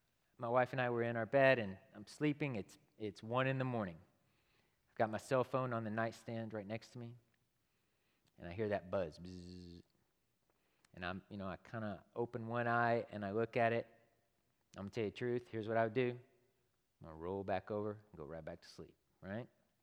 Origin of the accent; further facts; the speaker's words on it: Texas, United States; I'm from Texas, so I listen to country music every now and then.